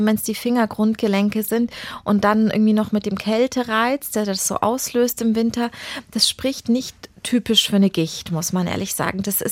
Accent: Bavaria, Germany; weil so ich bin ja auch aus Bayern.

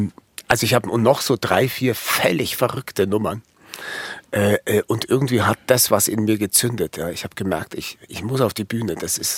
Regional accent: England, United Kingdom; now in Germany; also ich musste ja nicht zur Bundeswehr als Engländer, ich war ja ein Ausländer, quasi ein Papierausländer

